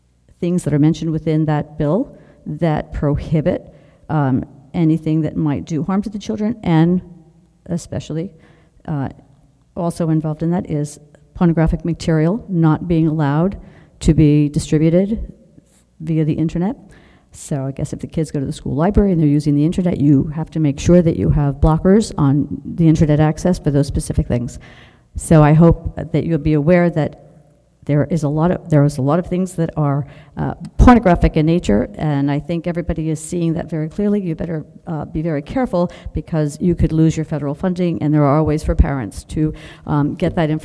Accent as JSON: {"language": "English", "town": "Stewartsville", "region": "New Jersey", "country": "United States", "said": "I'm actually from Stuartsville, Greenwich Township, but I am a taxpayer in New Jersey"}